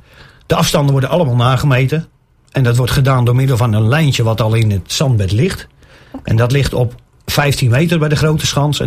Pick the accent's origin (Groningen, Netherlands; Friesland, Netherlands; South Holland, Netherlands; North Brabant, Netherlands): South Holland, Netherlands; Nieuwebrug; also born or lived in Driebruggen; now in Haastrecht, Netherlands; geboren in Nieuwebrug. 28 jaar in Nieuwebrug gewoond, naar Drie Bruggen verhuisd. En nu van Drie Bruggen naar Haastrecht.